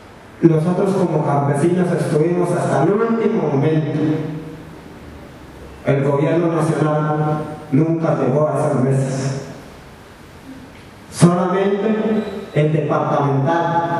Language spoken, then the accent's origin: Spanish; Colombia; born there; en esa región donde hoy es mi tierra natal, donde yo nací, hay gente del Putumayo, del Caquetá, del Guaviare, de aquí del Cauca, del Nariño.